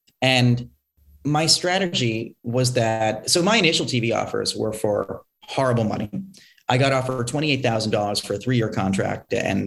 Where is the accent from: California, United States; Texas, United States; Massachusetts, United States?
Massachusetts, United States; Cape Cod, Mass. So I went to a little tiny charter school on Cape Cod called the Sturgis Charter Public School.